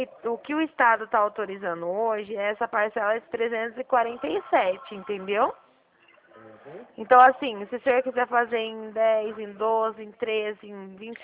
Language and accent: Portuguese; Dracena, São Paulo, Brazil; Eu sou aqui do estado de São Paulo, da cidade de Dracena.